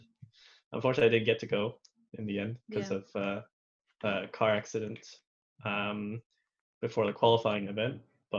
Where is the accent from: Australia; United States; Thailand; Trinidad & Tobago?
Thailand; accent: hybrid American international school; now in Scotland, United Kingdom; I'm originally from Thailand, so I went to international school there, which gave me this sort of hybrid mix, American international school accent, and I've been here for 10 years now.